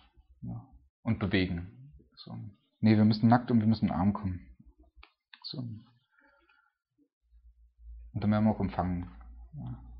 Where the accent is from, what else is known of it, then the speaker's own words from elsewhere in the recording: Germany; Und ich bin froh, als Deutscher fährt man sowas ja nie.